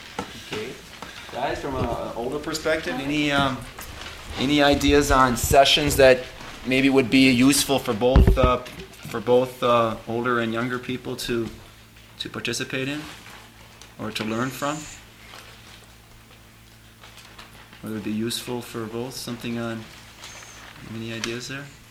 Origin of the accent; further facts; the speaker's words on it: Wisconsin, United States; you know, I am from Wisconsin. I teach in Wisconsin